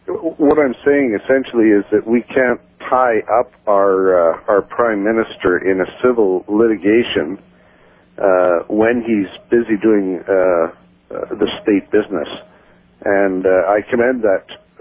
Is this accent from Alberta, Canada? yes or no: no; Winnipeg, Manitoba, Canada; Well, I'm from Winnipeg, and there are millions of them around here.